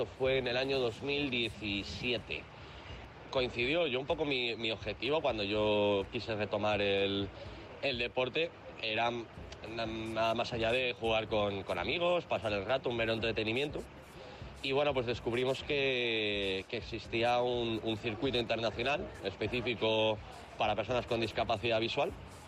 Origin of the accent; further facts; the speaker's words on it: Pamplona, Navarre, Spain; yo empecé a jugar desde pequeño, con 6 años, en Pamplona, que es de donde soy